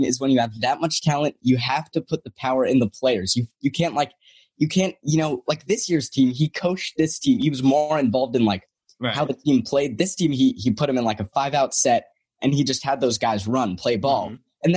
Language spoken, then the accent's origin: English; Durham, North Carolina, United States; Yes, sir. I'm from Durham.